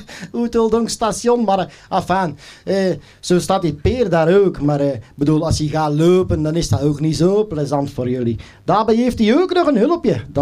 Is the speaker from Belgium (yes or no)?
yes; Belgium; Hey, maar bij ons in Belgeland heb je wel veel meer tamboes voorop lopen dan hier, hè.